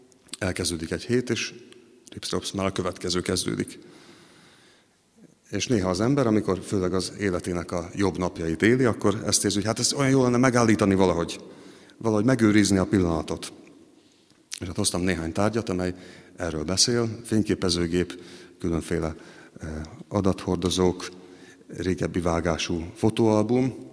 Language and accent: Hungarian; Hungary; De hát én is magyarnak születtem, beleszülettem egy népbe, és ez alapvetően meghatározza azt, hogy ki vagyok.